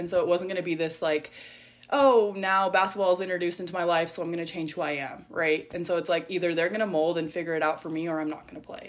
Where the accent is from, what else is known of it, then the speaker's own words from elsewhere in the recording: El Paso, Texas, United States; I think growing up in El Paso